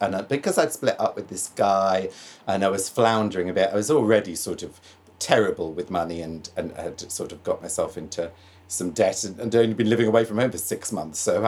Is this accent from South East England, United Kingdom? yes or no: yes; Canterbury, South East England, United Kingdom; now in London, United Kingdom; I grew up just outside Canterbury. And yes, I came to London